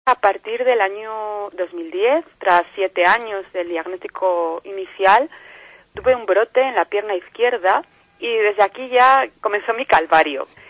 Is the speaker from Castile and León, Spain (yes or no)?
yes; León, Castile and León, Spain